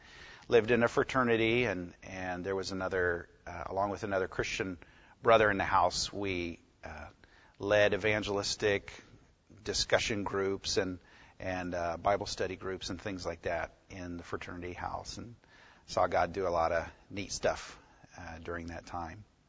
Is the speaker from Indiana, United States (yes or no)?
yes; Indiana, United States; moved away as an adult; now in San Antonio, United States; I'm from Indiana originally, went to Purdue University. I grew up in the church